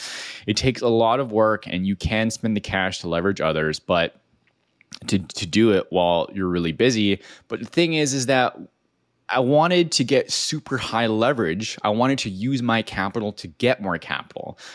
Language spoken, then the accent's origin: English; Hawaii, United States; I grew up on the Big Island of Hawaii, and I didn't know exactly what I wanted